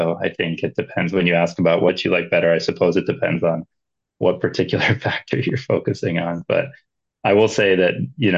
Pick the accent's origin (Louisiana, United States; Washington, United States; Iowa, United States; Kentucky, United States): Washington, United States; You know, I grew up outside of Seattle, but my wife's from Montana and all of my family is originally from Montana too.